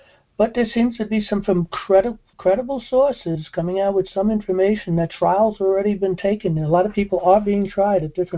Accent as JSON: {"language": "English", "town": "New York City", "region": "New York", "country": "United States", "tie": "born or raised there", "said": "And I grew up in New York City, you know."}